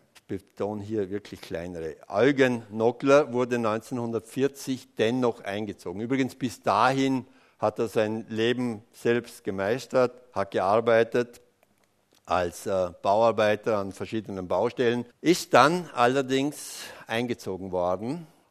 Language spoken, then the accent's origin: German; Altach, Vorarlberg, Austria; Ich habe zwei Heimatbücher hauptverantwortlich gemacht, nämlich das meiner Heimatgemeinde Altach